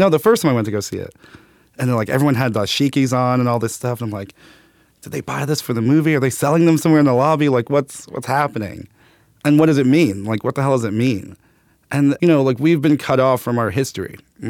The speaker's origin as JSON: {"language": "English", "town": "Brooklyn", "region": "New York", "country": "United States", "tie": "born or raised there", "said": "I grew up in Brooklyn, Bed-Stuy, then Clinton Hill."}